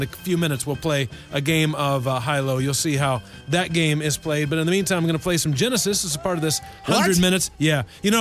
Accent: Indiana, United States; Well, yeah, I'm from Indiana.

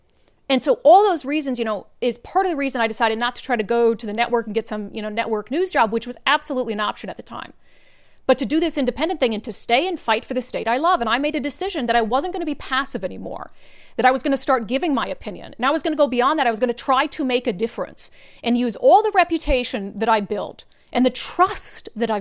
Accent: Midwest, United States; moved away as an adult; so Washington State is not where I'm from. I'm from the Midwest. You guys know that. But this is where I've lived my entire adult life. After college, I came here.

